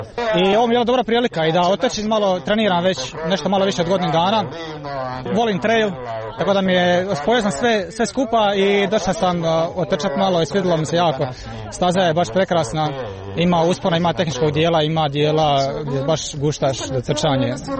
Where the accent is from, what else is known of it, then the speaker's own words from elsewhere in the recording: Croatia; dolazim tu iz Hrvatska, preko granice, jako blizu, često planinanim po Kamešnice.